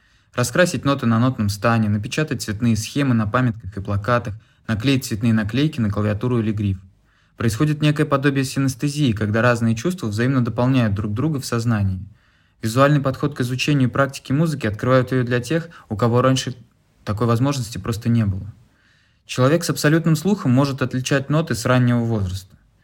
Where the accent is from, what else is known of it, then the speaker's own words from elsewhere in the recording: Moscow, Russia; born there; Я родился в Москве, сейчас мне 35 лет